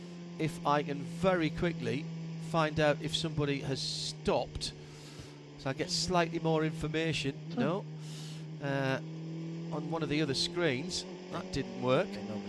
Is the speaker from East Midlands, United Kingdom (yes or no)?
no; Sunderland, North East England, United Kingdom; They never let me forget the fact I'm from Sunderland